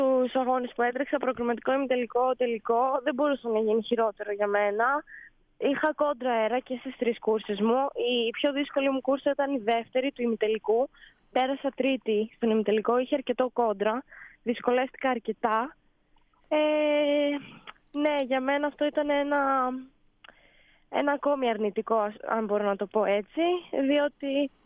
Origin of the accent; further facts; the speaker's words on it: Kastoria, Western Macedonia, Greece; Είμαι από την Καστοριά. Έχουμε τη λίμνη εδώ πέρα που είναι φοβερό μέρος.